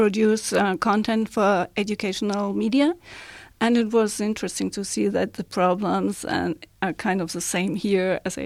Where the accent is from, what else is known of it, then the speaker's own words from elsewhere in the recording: Germany; English is a second language; I am German and I am from the University of Duisburg-Essen